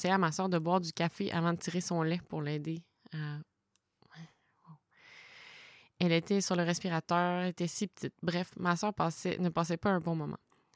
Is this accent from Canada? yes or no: yes; Saint-Hyacinthe, Quebec, Canada; Je viens de Saint-Hyacinthe.